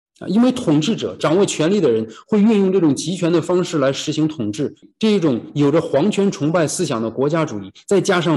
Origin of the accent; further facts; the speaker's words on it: China; 神让我们出生在中国，成长在中国，我们是中国人